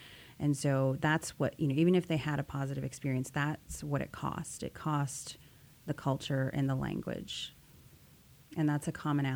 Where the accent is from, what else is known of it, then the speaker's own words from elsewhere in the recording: Minneapolis, Minnesota, United States; also born or lived in Turtle Mountain, North Dakota; I am actually a product of relocation and was able to get a really good education growing up in Minneapolis instead of Turtle Mountain, where I'm from in North Dakota.